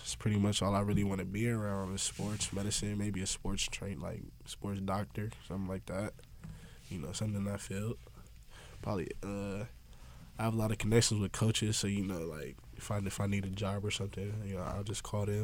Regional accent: West Hills, California, United States; born there; Oh, yeah, I was born in West Hills, California.

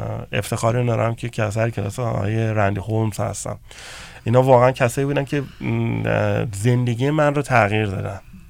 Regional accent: Iran; now in Los Angeles, United States; ما ایرانی هستیم

